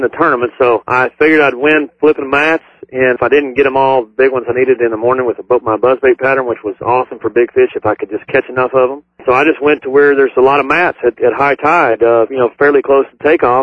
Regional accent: Texas, United States; I'm from Texas. I fish grass beds at my home lake, Lake Fork, Sam Rayburn, and all those other ones.

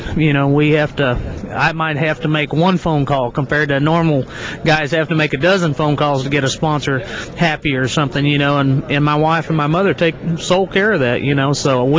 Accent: Missouri, United States; I grew up on Lake of the Ozarks around in boat docks.

